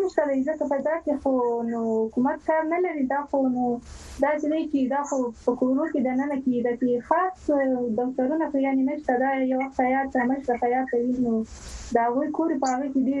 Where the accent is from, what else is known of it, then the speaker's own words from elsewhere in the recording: Ghazni, Afghanistan; now in India; زه ډیر ویاړم چې زه د غزنی ولایت یم.